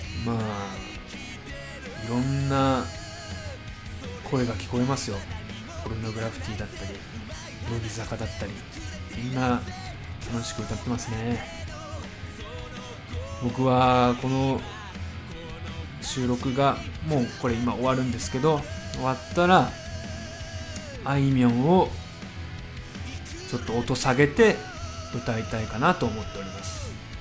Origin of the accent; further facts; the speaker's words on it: Fukui, Japan; accent: Fukui dialect; おそらく地元の福井でも公開があるので、ぜひお時間ある方は皆さん見に行ってください。僕の福井弁が聞けると思います。流暢な福井弁が